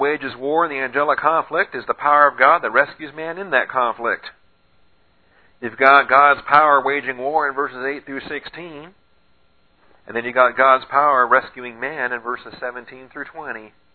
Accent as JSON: {"language": "English", "region": "West Coast", "country": "United States", "tie": "born or raised there", "lives_now": "Texas, United States", "said": "I grew up on the West Coast, and you know, earthquakes is something you grow up"}